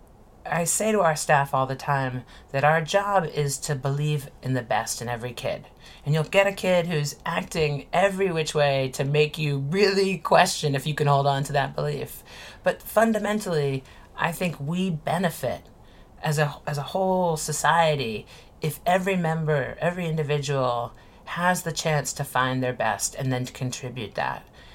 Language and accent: English; Washington, District of Columbia, United States; I grew up in Washington, D.C., and in the evenings, in the summertime, we'd play these games of kick the can